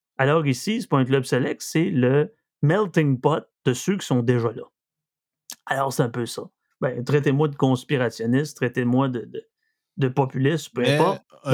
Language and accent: French; Saguenay, Quebec, Canada; J'ai 77 ans, puis je viens du Saguenay.